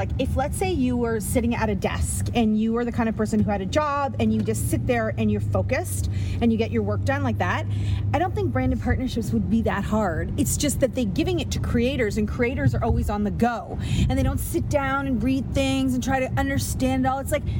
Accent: Canada; well, I'm from Canada, we don't get cards.

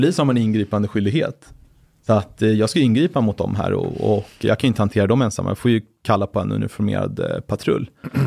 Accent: Sweden; jag är svensk

